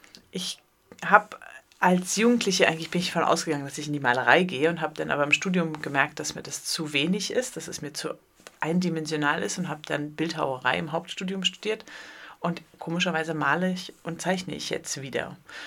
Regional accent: Berlin, Germany; now in Konstanz, Germany; Meine Heimatstadt, Berlin.

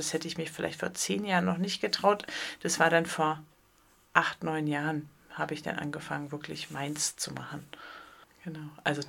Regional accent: Berlin, Germany; now in Konstanz, Germany; Meine Heimatstadt, Berlin.

